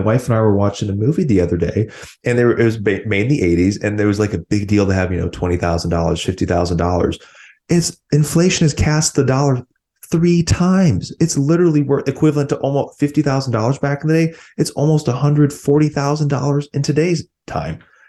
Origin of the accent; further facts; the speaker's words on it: Wisconsin, United States; I grew up in Southeast Wisconsin, maybe 30, 45 minutes outside Milwaukee.